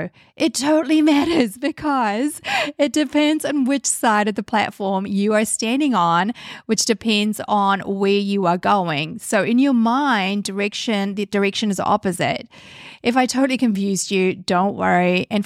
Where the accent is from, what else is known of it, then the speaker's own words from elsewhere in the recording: New Zealand; I come from New Zealand and I was living in New Zealand at that time when I went over to Barcelona, Spain to work and live.